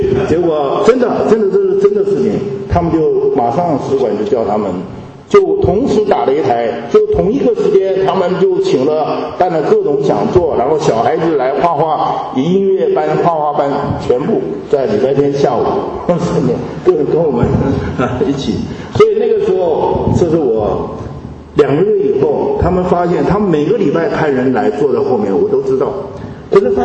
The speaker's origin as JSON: {"language": "Chinese", "town": "Harbin", "region": "Heilongjiang", "country": "China", "said": "我说我介绍我是哈尔滨人啊，我是哈尔滨人。"}